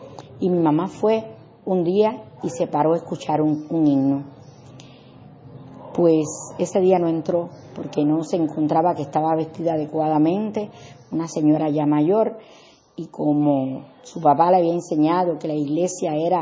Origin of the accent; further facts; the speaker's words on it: Sancti Spíritus, Cuba; de mi ciudad natal, Santi Espíritu, en Cuba.